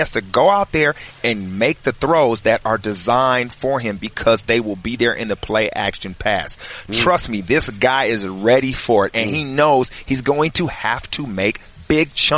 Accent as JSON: {"language": "English", "region": "West Coast", "country": "United States", "said": "it's because I'm from the West Coast, too."}